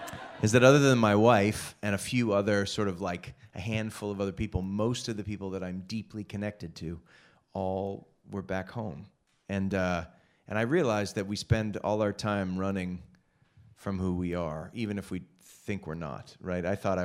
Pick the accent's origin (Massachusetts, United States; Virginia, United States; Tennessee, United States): Massachusetts, United States; Boston; that's what's so insane about growing up in Massachusetts is it's like a genetic thing. And so I realized that Boston is sort of a magical place that I came from